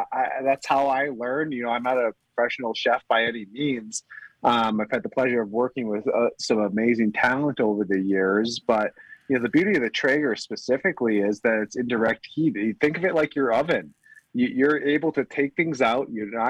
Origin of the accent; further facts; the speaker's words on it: Wisconsin, United States; I'm like, hey, I'm from Wisconsin, so that's my secret in the crock pot.